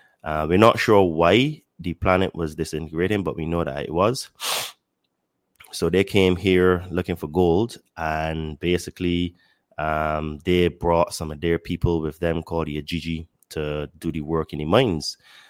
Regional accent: Barbados; now in Mexico; I live in Mexico, but I'm originally from Barbados.

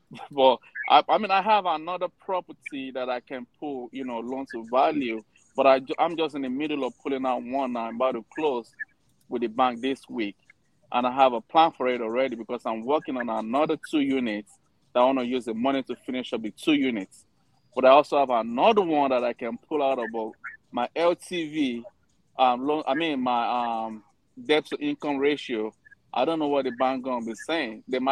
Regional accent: Ohio, United States; I'm at work right now. I'm from Ohio.

